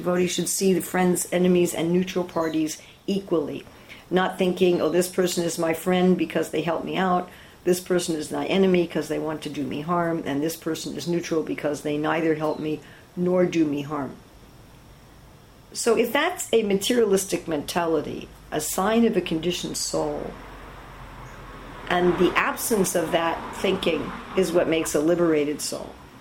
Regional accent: United States; You know, I'm an American, so Americans are good.

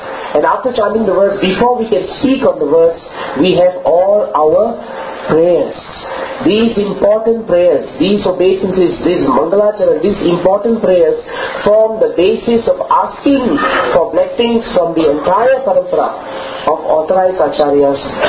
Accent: Singapore; but I'm Singaporean, you know, I'm not used to Sanskrit, you know, I know Malay, Chinese and everything else.

